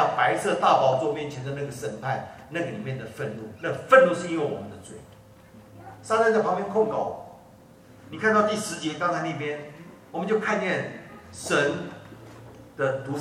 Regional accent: China; 我们中国人有这个使命，我们中国人有这恩典，我们中国人不能忘记

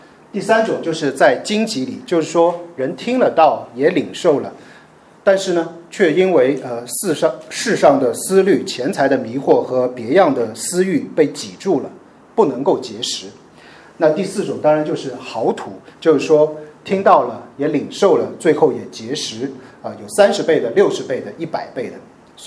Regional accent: Shanghai, China; 用我们上海话说就是我有时候是不太识相的。

